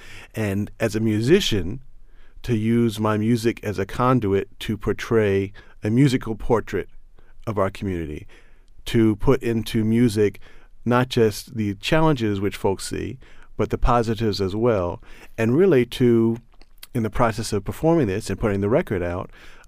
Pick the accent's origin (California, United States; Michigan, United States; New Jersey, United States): New Jersey, United States; moved away as an adult; now in Baltimore, United States; I grew up in New Jersey my whole life and came to Baltimore in 1994 to go to school at Loyola.